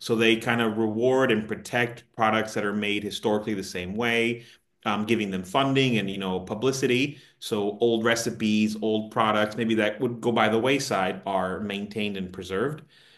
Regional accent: United States; Because growing up in the States, cheeses for me were cheddar, American, and maybe some mediocre parm that you would find once in a while.

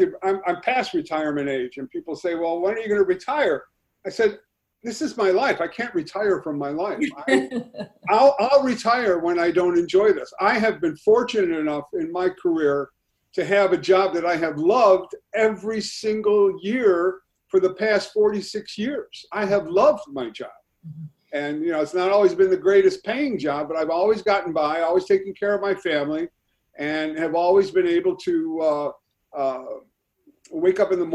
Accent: Chicago, Illinois, United States; Chicago is the place where I was born and raised. I grew up in Morrow's Park. I went to Fenwick High School.

